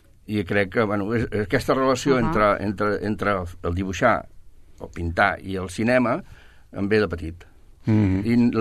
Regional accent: Mollet del Vallès, Catalonia, Spain; born there; Doncs vaig néixer el 48 a Mollet del Vallès. Era una família normaleta, del centre

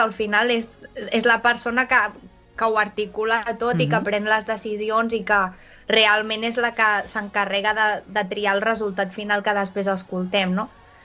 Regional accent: Catalonia, Spain; tots els que som de Catalunya

